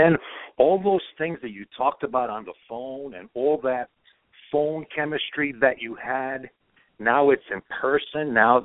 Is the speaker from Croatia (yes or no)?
yes; Croatia; English is a second language; moved away; I was born in Europe. I'm a Croatian. I was raised it. My whole core is European.